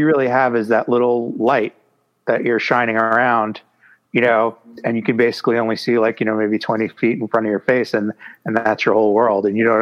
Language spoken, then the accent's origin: English; New York City, New York, United States; But I grew up on the water, but I grew up in New York City. So, you know, it's coastal.